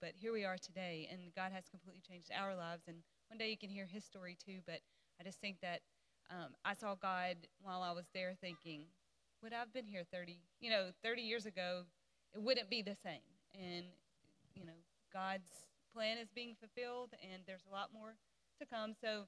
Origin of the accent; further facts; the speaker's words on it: Adamsville, Alabama, United States; And I grew up in Adamsville, which, you know, is not far from here. But it's the same town that Angie grew up in.